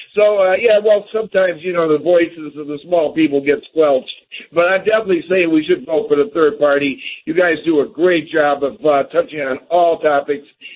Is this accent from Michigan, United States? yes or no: yes; Detroit, Michigan, United States; I'm in California right now. I'm from Detroit.